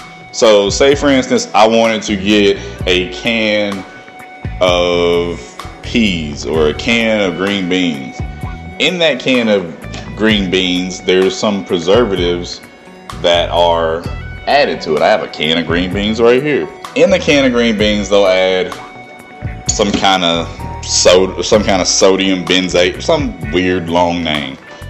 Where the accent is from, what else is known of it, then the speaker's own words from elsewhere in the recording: Memphis, Tennessee, United States; I support my hometown, Memphis, Tennessee. Again, shout out to Memphis.